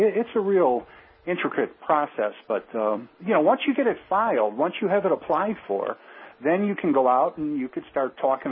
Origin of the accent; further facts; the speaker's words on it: Chicago, Illinois, United States; I happened to mention to him that I was from Chicago